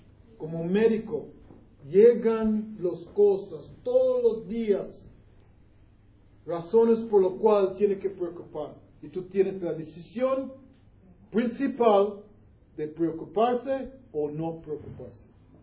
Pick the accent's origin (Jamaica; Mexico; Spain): Jamaica; born there; Spanish is a second language; Yo nací en Jamaica.